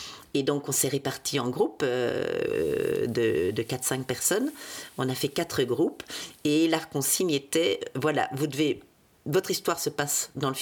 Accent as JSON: {"language": "French", "town": "Liège", "region": "Wallonia", "country": "Belgium", "said": "Je suis liégeoise, je donne cours à l'université de Liège"}